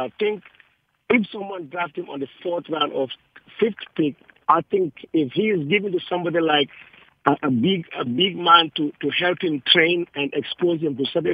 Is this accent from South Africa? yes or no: no; Gambia; I'm from the Gambia, West Africa.